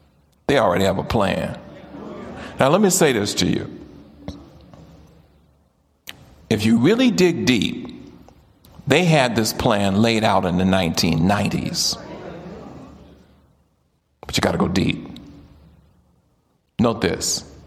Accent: the South, United States; See, I'm originally from the South and now I'm living in the South.

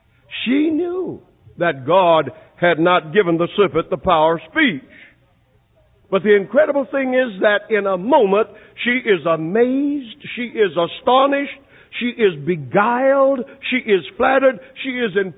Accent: Greensboro, North Carolina, United States; born there; I was born in Moorhead Township in the county of Guilford in the city of Greensboro, North Carolina.

